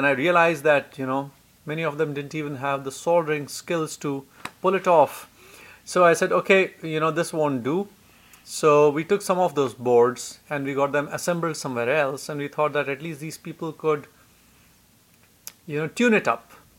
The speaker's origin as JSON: {"language": "English", "country": "India", "said": "and I'm here from India."}